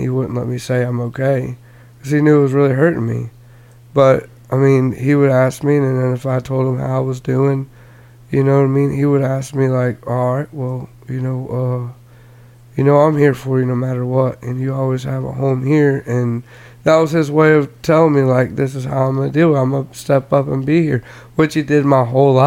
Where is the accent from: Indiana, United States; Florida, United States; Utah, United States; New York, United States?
Florida, United States; Ocoee; also born or lived in Groveland; One I grew up with in Ocoee, where I'm from, and then later on with the school within Groveland, where I went to high school